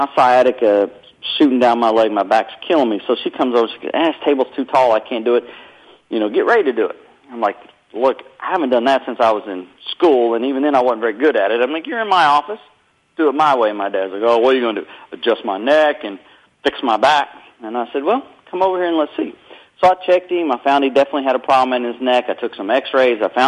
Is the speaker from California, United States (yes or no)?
no; Kentucky, United States; now in North Carolina, United States; I'm in North Carolina, but that's where I grew up. I was raised in Kentucky.